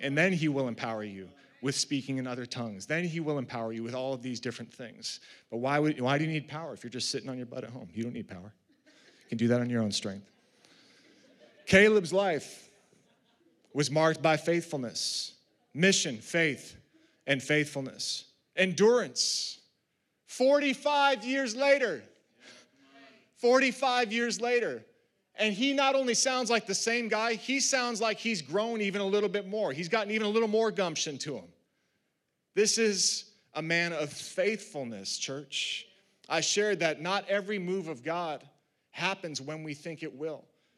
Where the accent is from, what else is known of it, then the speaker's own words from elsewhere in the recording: Massachusetts, United States; I mentioned I grew up in Massachusetts and I played football